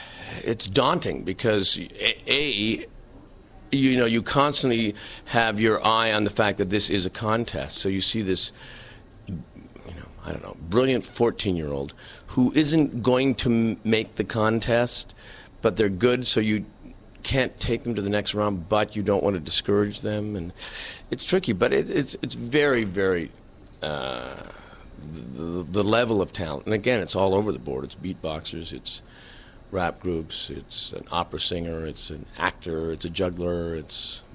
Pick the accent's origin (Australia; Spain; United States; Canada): Canada; Oh, listen, I'm Canadian. I grew up here.